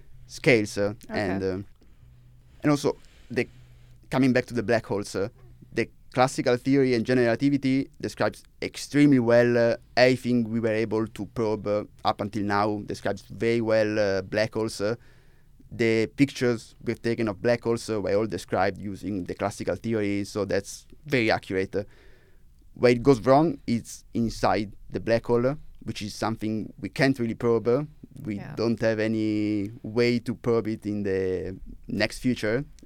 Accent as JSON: {"language": "English", "country": "Italy", "said": "In Italy. I'm from Italy."}